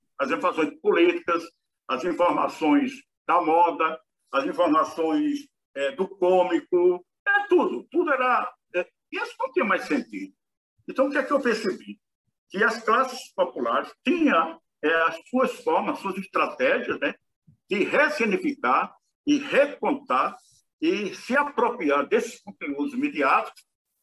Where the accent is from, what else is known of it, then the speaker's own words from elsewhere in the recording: Paraíba, Brazil; born there; As notícias saindo do Recife para Passo, a cidade que eu nasci aqui na Paraíba, eram distantes para chegar.